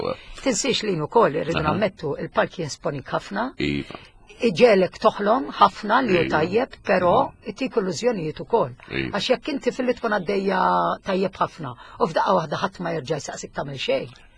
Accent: Birgu, South Eastern Region, Malta; Naħseb bażikament jiena proprja mill-Birgu.

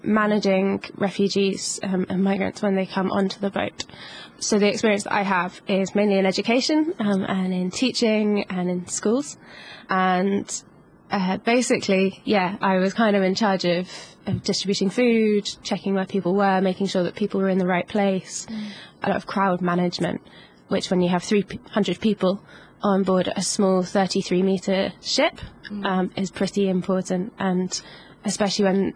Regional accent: United Kingdom; I'm British.

